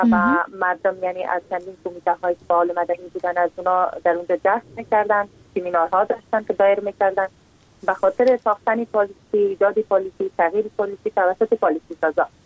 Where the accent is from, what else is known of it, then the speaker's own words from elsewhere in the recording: Takhar, Afghanistan; میبینیم چی گونه مشکلات در ولایت ما یعنی ولایت تخار وجود داره.